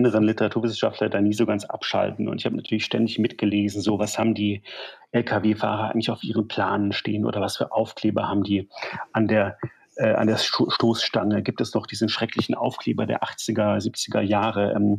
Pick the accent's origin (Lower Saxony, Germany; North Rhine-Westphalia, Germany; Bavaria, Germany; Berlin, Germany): Berlin, Germany; als Berliner